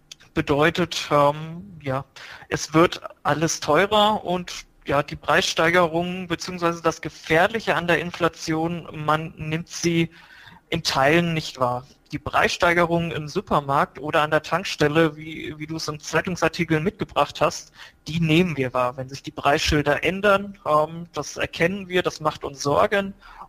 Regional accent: Schwelm, North Rhine-Westphalia, Germany; born there; now in Frankfurt am Main, Germany; ich wohne in Frankfurt am Main, komme ursprünglich jedoch aus dem Geschäftsgebiet der VR Bank Hessenland. Ich bin gebürtiger Schwelmer.

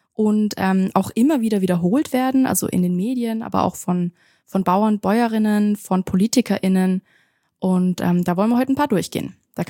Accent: Stuttgart, Baden-Württemberg, Germany; now in Vorarlberg, Austria; ich komme ja aus Stuttgart und für mich ist Vorarlberg doch tendenziell eher Land.

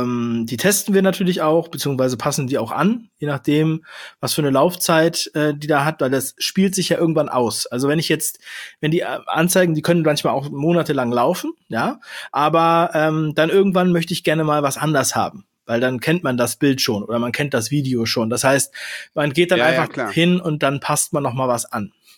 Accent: Heidelberg, Baden-Württemberg, Germany; das ist ja das Heidelberger Schloss, das ist ja meine Heimat, ja.

